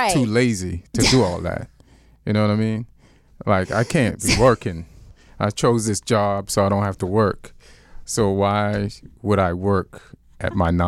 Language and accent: English; New York, United States; now in Los Angeles, United States; In New York.